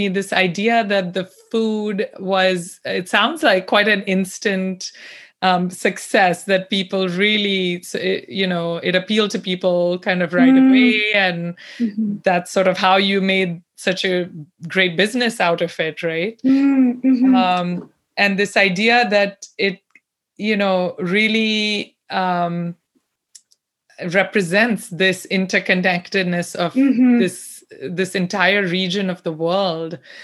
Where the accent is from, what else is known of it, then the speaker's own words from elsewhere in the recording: North India, India; And being Indian, of course, and North Indian, there are really so many similarities.